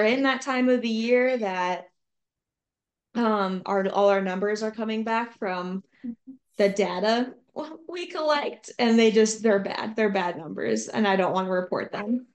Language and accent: English; Iowa, United States; now in Minnesota, United States; I'm from Iowa. I currently live in southern Minnesota.